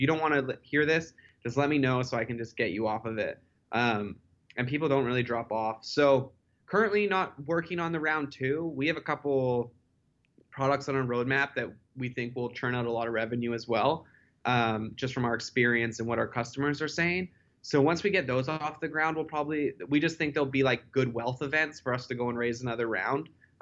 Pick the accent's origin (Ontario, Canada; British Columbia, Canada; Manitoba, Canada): British Columbia, Canada; I went through this like very initial accelerator in my hometown in British Columbia called Accelerate Okanagan.